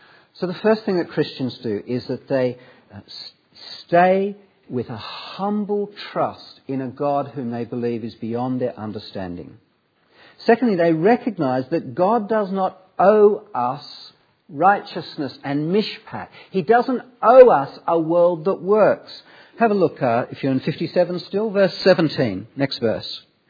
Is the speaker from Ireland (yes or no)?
no; Sydney, New South Wales, Australia; accent: Australian; moved away; I'm from Sydney, by the way. Those of you who are trying to work out my accent, Sydney, been here 11 years, so it's sort of softened, okay? But I can sound really Aussie if I'm with the right crowd